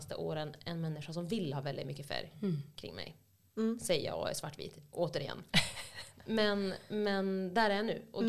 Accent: Skellefteå, Västerbotten County, Sweden; now in Örnsköldsvik, Sweden; Och jag kommer från Skellefteå. Så att det kändes lite sånt som att komma hem.

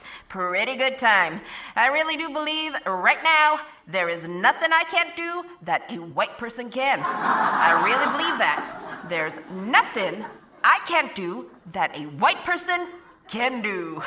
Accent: United Kingdom; I am a British Asian gentleman.

